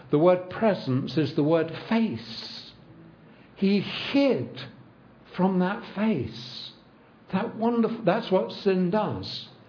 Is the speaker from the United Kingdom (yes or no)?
yes; London, United Kingdom; I grew up on the London Underground. We didn't have a car. We lived in London, and I knew every inch of the subway system in London.